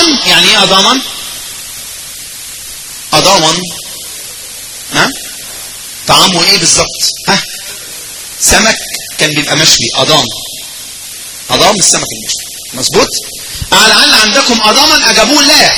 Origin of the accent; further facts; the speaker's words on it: Egypt; يا جماعه انا جاي من مصر اقول لكم محاضره